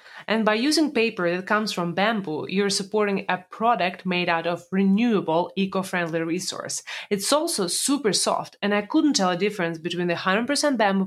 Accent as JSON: {"language": "English", "country": "Russia", "tie": "born or raised there", "said": "A funny hack from my, growing up in Russia days."}